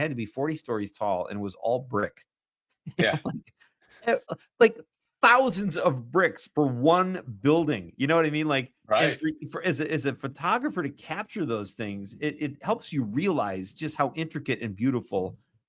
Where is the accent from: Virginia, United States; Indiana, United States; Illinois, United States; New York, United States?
Illinois, United States; Chicago; I come from my hometown initially was Chicago and the great architecture there.